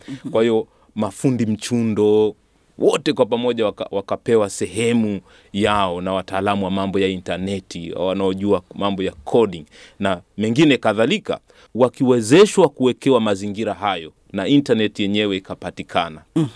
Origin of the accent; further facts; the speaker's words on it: Tanzania; kama tunaweza tukasema kwa mfano sisi tunatoka Tanzania